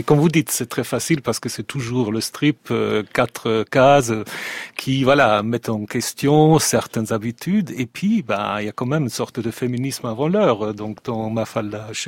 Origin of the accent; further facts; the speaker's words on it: Germany; French is a second language; moved away; j'ai grandi en Allemagne où il y avait d'autres types de bandes dessinées